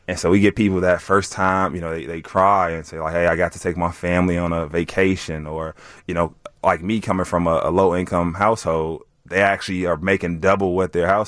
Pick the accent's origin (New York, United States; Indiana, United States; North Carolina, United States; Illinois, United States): Illinois, United States; Chicago; I grew up in the Roseland neighborhood, and I feel like that's common to many people that come from like the South Side of Chicago, that my life would have just revolved in that zip code.